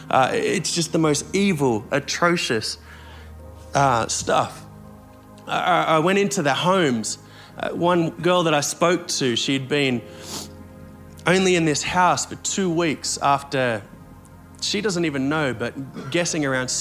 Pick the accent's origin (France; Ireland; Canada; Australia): Australia; Like, I'm Australian. I don't know what a Bulgaria is.